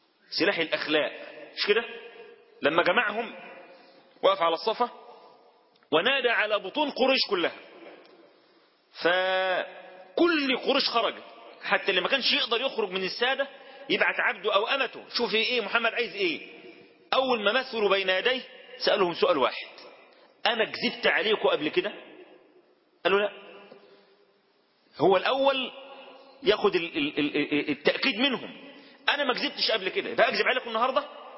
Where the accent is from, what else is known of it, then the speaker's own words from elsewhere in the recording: Egypt; هو عارف ان انا مصري